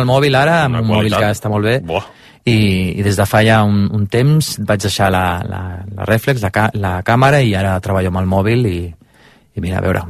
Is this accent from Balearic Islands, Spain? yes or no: no; Barcelona, Catalonia, Spain; jo vinc de Barcelona